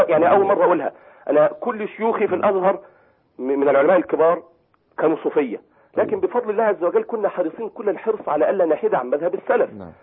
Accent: Egypt; نحن لم نحققها كمصريين.

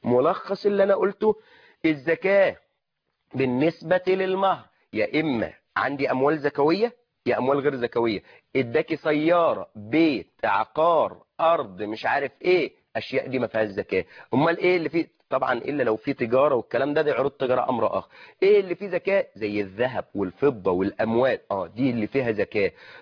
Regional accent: Egypt

